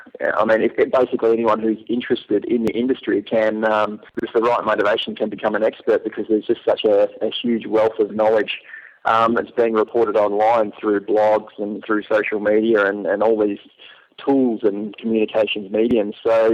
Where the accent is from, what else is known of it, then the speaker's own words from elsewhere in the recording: Melbourne, Victoria, Australia; I'm from Melbourne, Australia, which is why I have a funny little accent going on. I'm 29 years old, turning 30 in a couple of weeks, actually.